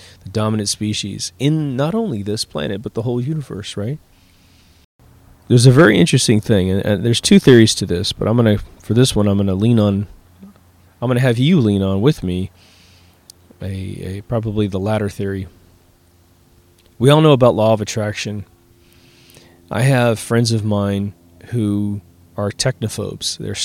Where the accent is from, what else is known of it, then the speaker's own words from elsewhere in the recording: Midwest, United States; You know, I grew up in the Midwest where we were surrounded by green.